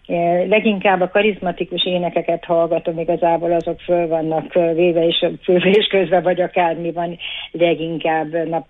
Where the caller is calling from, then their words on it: Sárospatak, Borsod-Abaúj-Zemplén, Hungary; Sárospatakról vagyok